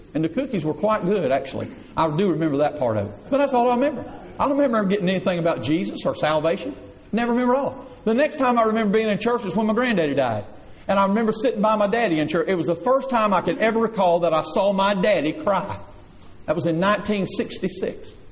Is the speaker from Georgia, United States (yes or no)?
yes; Hayhire, Georgia, United States; When I was just a boy, I was raised in Hayhire, Georgia. Just a little town about the size of Ludowice when I was a boy. It's still much like that now, one traffic light town.